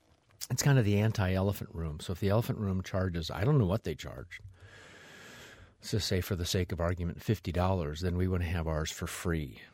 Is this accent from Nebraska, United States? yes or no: yes; Nebraska, United States; Hey, I was super happy I was from Nebraska so I could order a Diet Pop and everybody would know what I was talking about.